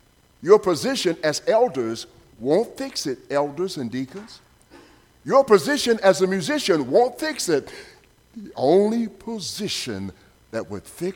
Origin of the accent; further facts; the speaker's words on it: Mississippi, United States; pine needles in from Mississippi, my home state.